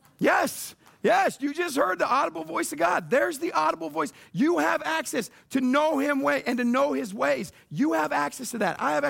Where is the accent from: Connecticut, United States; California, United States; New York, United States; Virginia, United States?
California, United States; San Diego; now in Missouri, United States; And I grew up in San Diego. I'll take the hillbillies.